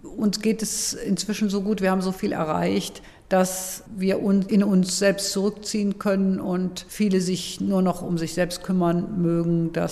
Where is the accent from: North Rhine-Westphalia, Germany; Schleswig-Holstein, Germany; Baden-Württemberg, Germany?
North Rhine-Westphalia, Germany; Cologne; born or raised there